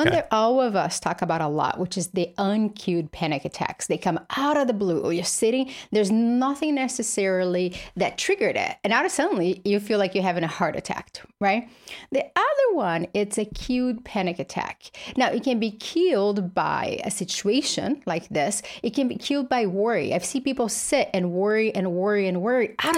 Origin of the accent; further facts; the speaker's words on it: Brazil; English is a second language; I grew up in Brazil, poor with a single mother.